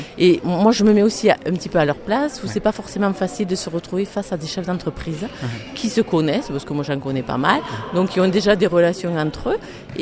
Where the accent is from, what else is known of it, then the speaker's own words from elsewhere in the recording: Villefranche, France; je suis de Villefranche